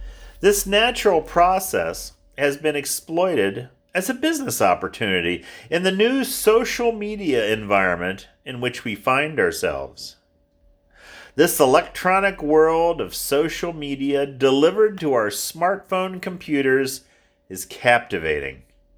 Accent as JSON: {"language": "English", "region": "Ohio", "country": "United States", "said": "from San Diego to Pittsburgh to Chicago, and finally back to this, my home state of Ohio."}